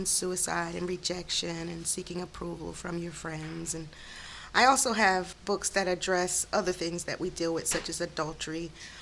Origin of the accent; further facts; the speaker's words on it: Hiltonia, Georgia, United States; now in Durham, United States; I have a large, very close-knit family, and we're from Hiltonia.